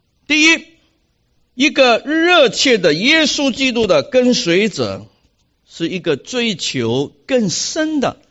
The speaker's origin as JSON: {"language": "Chinese", "country": "China", "said": "所以我们中国人很明白这个道理，老外常常都不明白"}